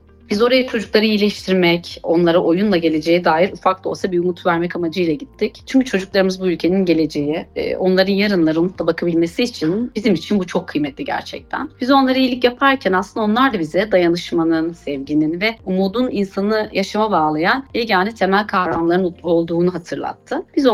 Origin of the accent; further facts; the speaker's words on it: Gaziantep, Turkey; born there; Ben de Gaziantep doğumluyum.